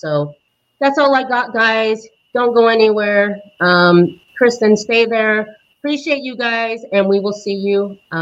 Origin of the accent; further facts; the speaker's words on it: Oregon, United States; I'm from the Northwest. I'm from Oregon. So you get that Oregon-y feel, you know.